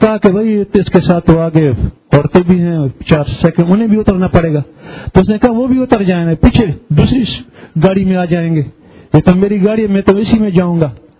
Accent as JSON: {"language": "Urdu", "town": "Kohat", "region": "Khyber Pakhtunkhwa", "country": "Pakistan", "said": "جی میں کوہاٹ سے آیا ہوں"}